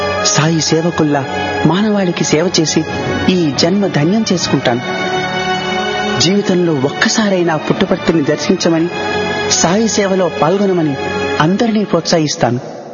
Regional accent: Bhimavaram, Andhra Pradesh, India; మాది భీమవరం.

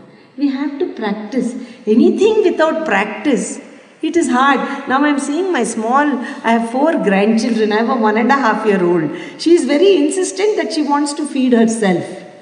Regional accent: Bangalore, Karnataka, India; I'm from Bangalore. I grew up in Bangalore.

